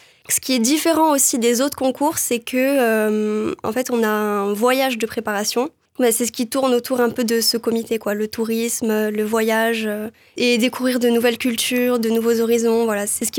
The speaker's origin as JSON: {"language": "French", "region": "Occitanie", "country": "France", "said": "j'ai 22 ans. Je viens de la région de Toulouse."}